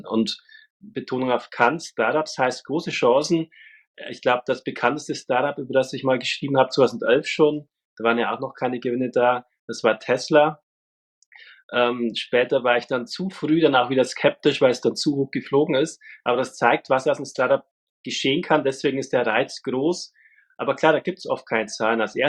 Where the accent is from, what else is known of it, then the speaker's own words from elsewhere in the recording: Bavaria, Germany; bin dann nach Kulmbach irgendwann zurück, sozusagen nach Bayern, nahe meiner Heimat Fichtelgebirge und da arbeite ich jetzt auch schon wieder deutlich über ein Jahrzehnt in Kulmbach